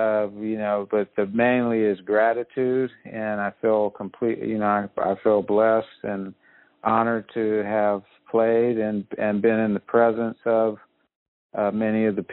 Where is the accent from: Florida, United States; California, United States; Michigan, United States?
California, United States; the experience of reality of growing up in South Central. And one of my first images was the military with guns in South Central in my neighborhood, like right down the street from me.